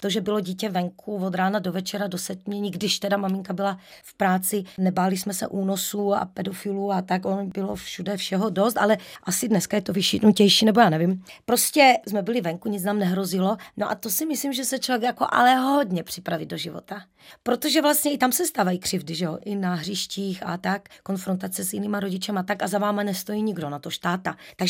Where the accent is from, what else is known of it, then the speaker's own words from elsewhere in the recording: Prešov, Prešov Region, Slovakia; Prešov, moje rodné město, jako v podstatě jako je hlučné město plné ukecaných, hlučných lidí